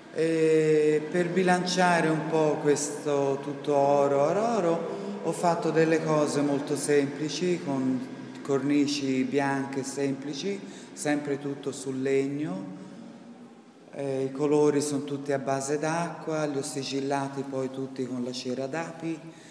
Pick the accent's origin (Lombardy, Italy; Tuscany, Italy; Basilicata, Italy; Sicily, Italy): Tuscany, Italy; Florence; io sono di Firenze, sono cresciuta in Santo Spirito